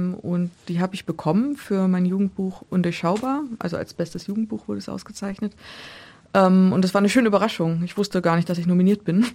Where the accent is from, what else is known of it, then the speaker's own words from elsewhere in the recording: Hameln, Lower Saxony, Germany; und jetzt komme ich ja aus Hameln